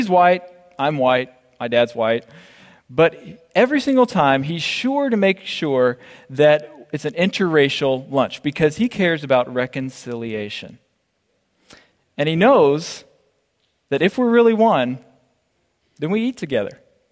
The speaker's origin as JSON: {"language": "English", "town": "Clinton", "region": "Mississippi", "country": "United States", "tie": "born or raised there", "also_born_or_lived": "Jackson", "said": "It's in Jackson, Mississippi, my hometown, or Clinton, Mississippi, actually. I live in Jackson."}